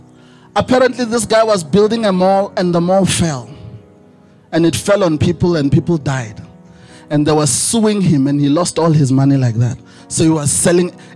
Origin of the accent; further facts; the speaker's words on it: Pietermaritzburg, KwaZulu-Natal, South Africa; When we were growing up in Pietermaritzburg, we had a neighbor